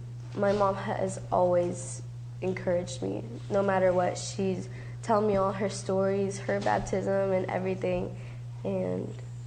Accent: Wheaton, United States; born there; I was born in Wheaton.

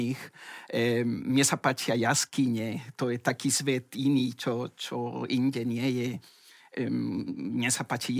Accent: Peru; Slovak is a second language; now in Slovakia; Ale zostali sme z Peru, sa mi zdá, dvaja, traja, neveľa

